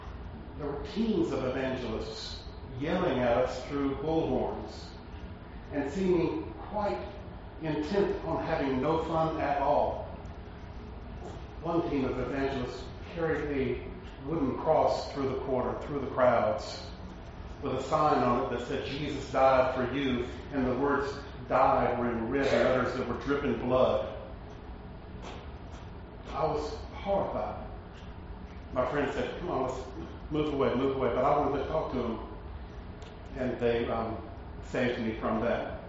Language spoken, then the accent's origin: English; Mississippi, United States; I grew up in Mississippi, and I've been to Mardi Gras several times